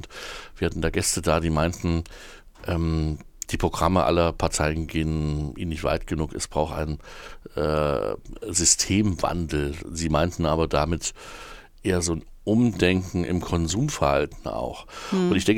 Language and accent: German; East Germany, Germany; aber wir sind beide in der DDR aufgewachsen